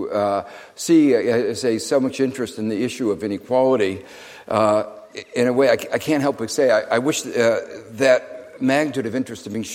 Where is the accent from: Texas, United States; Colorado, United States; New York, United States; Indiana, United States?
Indiana, United States; Gary; I grew up in Gary, Indiana, which is a town on the southern shore of Lake Michigan